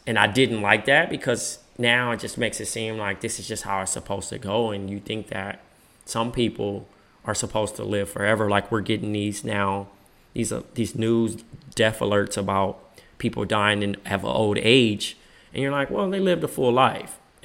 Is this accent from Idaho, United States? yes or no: no; Compton, California, United States; Growing up in Compton, normally people that needed someone to talk to or anything like that, therapy was kind of frowned upon.